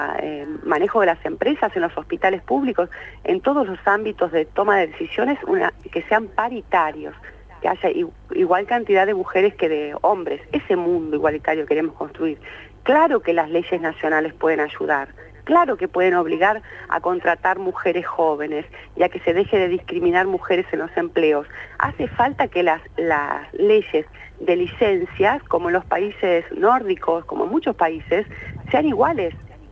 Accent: Neuquén, Argentina; Yo soy la única de Neuquén Capital

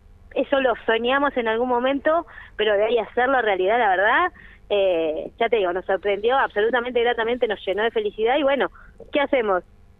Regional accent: El Bolsón, Río Negro, Argentina; now in Bariloche, Argentina; nosotros somos de Bolsón, tenemos el local Capricio allá, hemos hecho dos ediciones de la Comar Comic, después nos trasladamos a Bariloche por cosas de la vida

